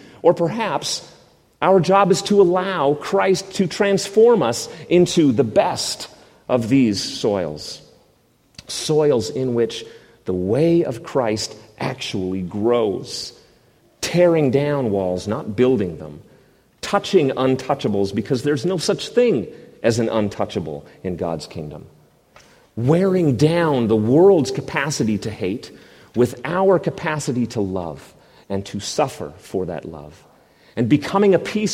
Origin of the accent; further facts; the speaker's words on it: Canada; on my own privileged place as a white male. And being Canadian, I guess that makes me double white or something, or snow white, perhaps.